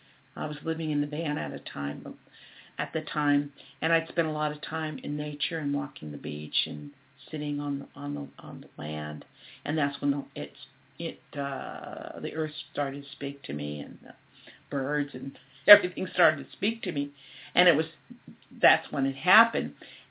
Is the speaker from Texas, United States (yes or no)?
no; Sunnyvale, California, United States; growing up in Sunnyvale and living in the Silicon Valley, at that time